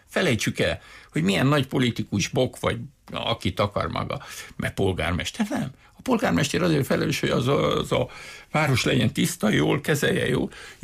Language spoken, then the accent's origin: Hungarian; Romania; de azért menjünk el, mert magyarok vagyunk, és azért jobb, ha ott vannak.